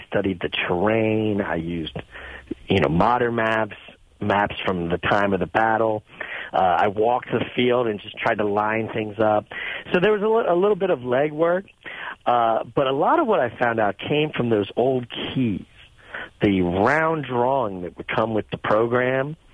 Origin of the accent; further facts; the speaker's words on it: York, Pennsylvania, United States; And I grew up nearby in York, Pennsylvania.